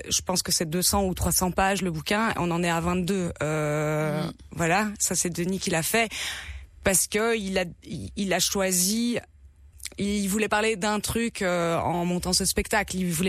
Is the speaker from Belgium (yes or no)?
yes; Liège, Wallonia, Belgium; Quand j'avais 13 ans, je trouvais que j'étais pas belge, que j'étais espagnole parce que je me sentais différente, je suis liégeoise et tout, donc voilà, je me sentais pas d'ici quoi